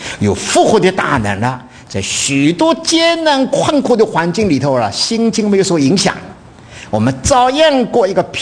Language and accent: Chinese; China; 的后代了，我们的中国人都已经蒙恩了